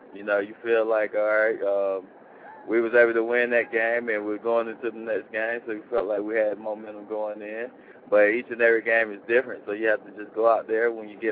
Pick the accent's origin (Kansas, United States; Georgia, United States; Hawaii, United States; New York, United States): Georgia, United States; Atlanta; I'm originally from Atlanta, and to be playing Atlanta to go to the Super Bowl, I mean, that was really exciting for me